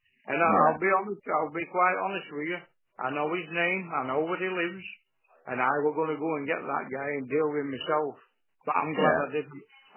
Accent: Scotland, United Kingdom; because I'm Scottish … as well, and I've got the same name. I've got the same name, ironically.

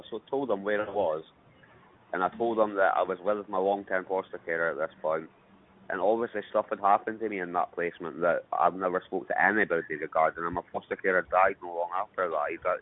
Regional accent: Aberdeen, Scotland, United Kingdom; I was moved back up to my hometown of Aberdeen and back in my long-term foster carer that I got put into

